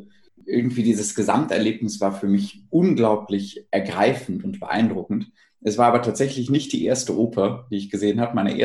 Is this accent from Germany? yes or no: yes; Bonn, North Rhine-Westphalia, Germany; dass es in Bonn, wo ich aufgewachsen bin, eine ganz tolle Jugendförderung gab zu meiner Zeit